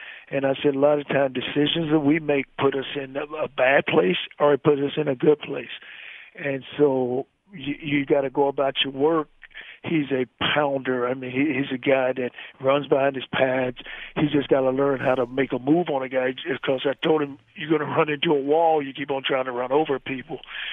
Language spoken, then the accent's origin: English; Arkansas, United States; I grew up in Arkansas, and people don't even realize that. They think I'm from Florida.